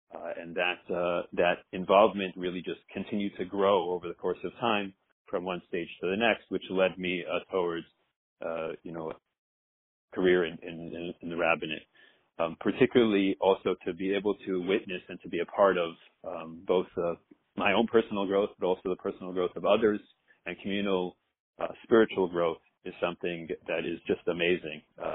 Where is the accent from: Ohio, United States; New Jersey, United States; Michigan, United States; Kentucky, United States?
New Jersey, United States; I grew up in New Jersey NTSY through and through, all the way up the ranks